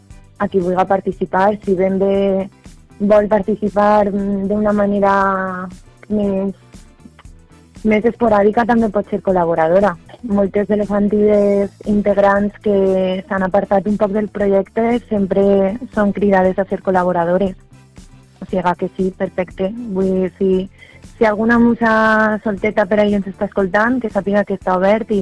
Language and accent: Catalan; Valencia, Valencian Community, Spain; i jo de València.